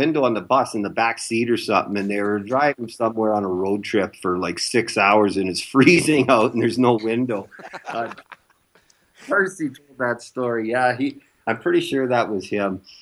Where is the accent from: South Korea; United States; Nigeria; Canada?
Canada; it's just like something out of the movies that growing up in Canada, you'd only see on TV.